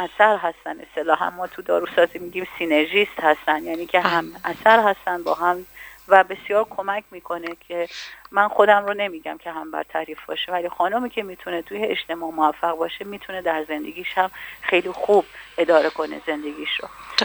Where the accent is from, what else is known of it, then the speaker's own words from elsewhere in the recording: Hamadan, Iran; تمایل قلبی خودم واقعیتش به آمدن به شهر خودم، مجدداً برگشتم به همدان و الانم مدت 5 سال هستش، 5 سال و نیم تقریبا در همدان